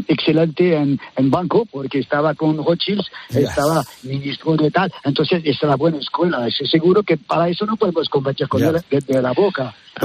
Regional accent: Algeria; moved away; Yo soy uno que ha nacido en Argelia, soy de la Argelia francesa. Mi abuela ha nacido aquí, mis padres también.

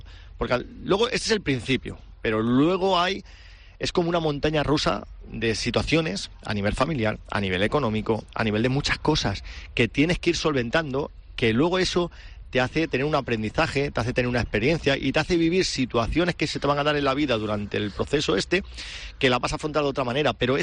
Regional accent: Balearic Islands, Spain; Yo soy muy mayor, aunque sea de padre forastero, soy muy mallorquín. O sea, a mí me gusta vivir aquí en Mallorca

